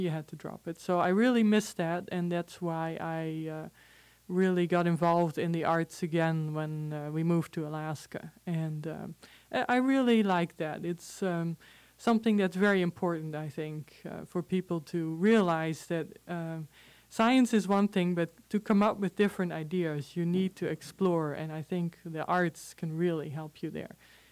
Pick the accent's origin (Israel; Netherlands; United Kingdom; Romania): Netherlands; accent: Dutch; English is a second language; also born or lived in Venezuela; now in United States; So I was actually born in Venezuela, but this is not Spanish. Spanish accent. It's Dutch. I grew up in the Netherlands, and then I immigrated to the United States.